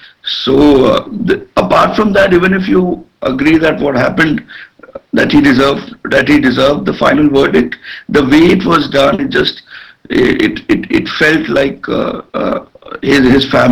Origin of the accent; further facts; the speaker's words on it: India; So I just felt, As an Indian, and I've spoken out on Kashmir issues in the past.